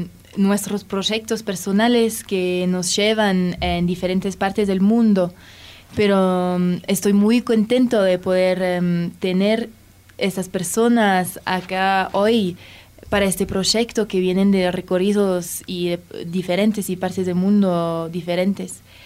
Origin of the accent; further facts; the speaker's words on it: Baltimore, Maryland, United States; Spanish is a second language; Yo vengo de Baltimore, y hay diferentes proyectos similares allá.